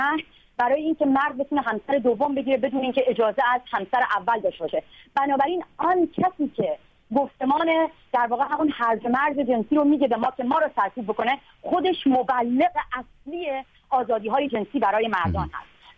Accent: Iran; born or raised there; moved away

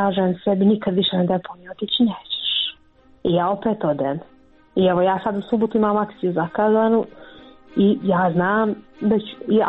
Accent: Montenegro; Jer to je takva praksa kod nas u Crnoj Gori.

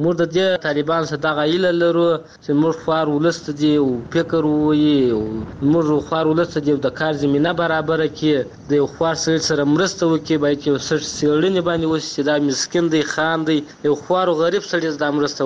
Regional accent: Helmand, Afghanistan; موږ د هلمند یو.

